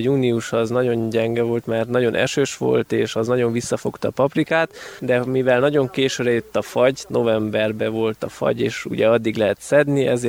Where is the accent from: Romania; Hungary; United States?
Romania; Transylvania; El kell dicsekedjem, hogy erdélyiként először sikerült egy ezüstérmet elérnem